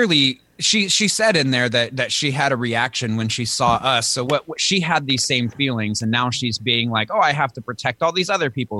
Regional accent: Sacramento, California, United States; I always say I grew up in Sacramento. I grew up away from the tribe.

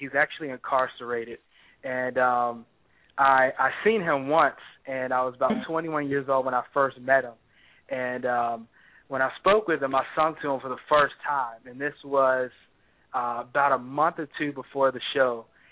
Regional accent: Virginia Beach, Virginia, United States; Well, I'm from Virginia Beach, so I'm a beach boy.

